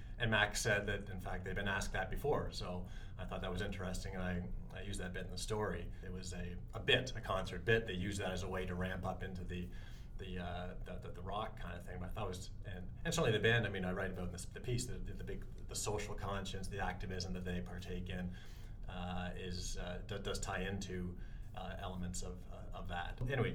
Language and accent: English; London, Ontario, Canada; I saw them in concert a year ago in London, Ontario, my hometown, and yours.